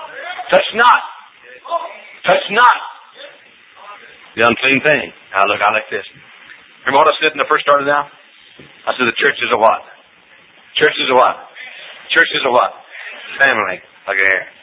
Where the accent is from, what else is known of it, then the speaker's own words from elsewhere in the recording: Texas, United States; also born or lived in Indiana; I mean, I'm a Hoosier. That doesn't mean I hate folks over in Illinois. I'm a Texan by birth and rearing, and I'm proud of it.